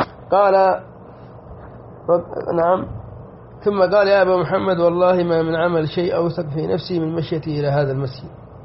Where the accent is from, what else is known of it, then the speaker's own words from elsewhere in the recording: Yemen; كان عندنا في اليمن بعض النساء زوجت من المكارمة